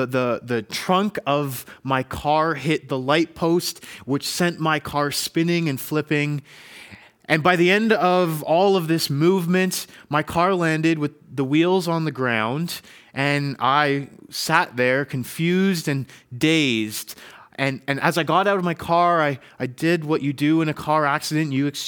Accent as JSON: {"language": "English", "town": "Ottawa", "region": "Ontario", "country": "Canada", "tie": "born or raised there", "lives_now": "Abbotsford, Canada", "said": "I'm originally from Ottawa, Ontario. I went to school there. I was raised there, finished high school, and actually moved out to Abbotsford, BC"}